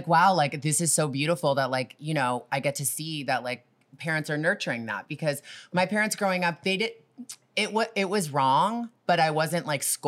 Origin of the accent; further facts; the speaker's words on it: Toronto, Ontario, Canada; that was really like a lot for me because I was coming from Toronto.